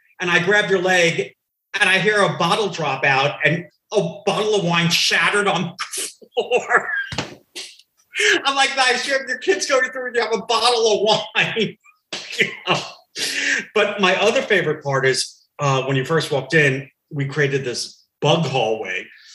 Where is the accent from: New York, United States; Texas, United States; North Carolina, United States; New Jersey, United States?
New York, United States; growing up in New York, I would watch creature features and chiller theater as a kid